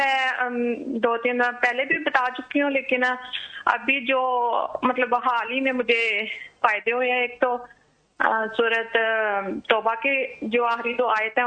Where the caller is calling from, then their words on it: Spain; میں اسپین سے بات کر رہی ہوں